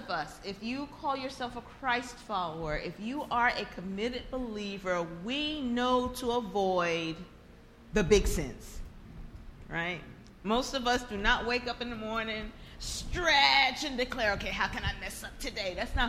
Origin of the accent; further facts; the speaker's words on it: New York City, New York, United States; Now, I'm from New York City originally. Can you tell? Born and raised in Southeast Queens.